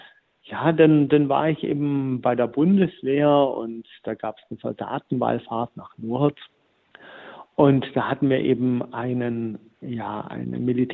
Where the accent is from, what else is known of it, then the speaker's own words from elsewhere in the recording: Uhldingen, Baden-Württemberg, Germany; Mein Pfarrer war ja letzten Endes in über 40 Jahre Pfarrer in Uldingen, wo ich herkomme.